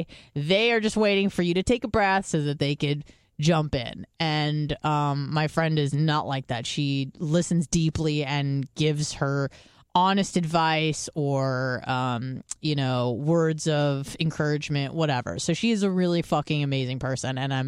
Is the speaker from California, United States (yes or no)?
yes; California, United States; I'm from California, but I'm becoming the problem from Florida.